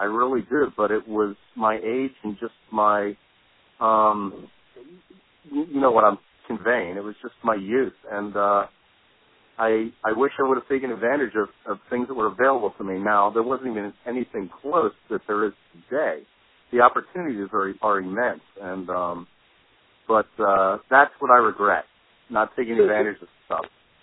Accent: Pennsylvania, United States; from Pennsylvania, and but I was a senior, and it was just, you can't write this story. I was actually at a school in Pennsylvania, Valley Forge Military Academy

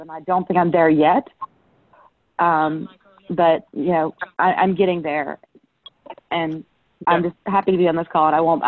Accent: Pennsylvania, United States; I'm from Pennsylvania originally, and that's where he lives.

